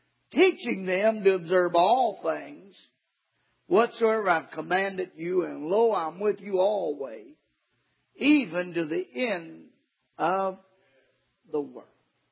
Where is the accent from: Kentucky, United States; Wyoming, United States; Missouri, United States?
Kentucky, United States; Being born and raised in Kentucky, we were kind of raised around illiterate folks.